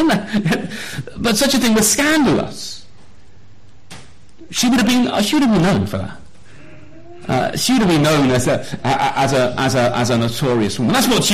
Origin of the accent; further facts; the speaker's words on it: England, United Kingdom; don't they know that we're English? We don't do that, do we?